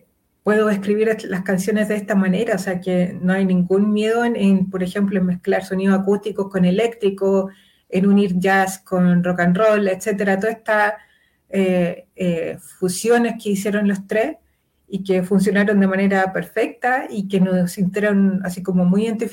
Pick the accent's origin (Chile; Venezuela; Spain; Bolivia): Chile; como incluso como habitante chileno, ese disco en los años 90 fue una cuestión que nos remeció a todos